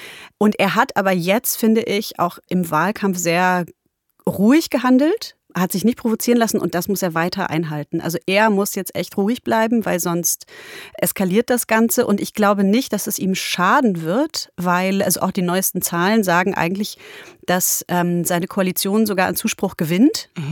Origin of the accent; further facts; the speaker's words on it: Poland; Ich bin Polin, ich habe da ein Jahr gelebt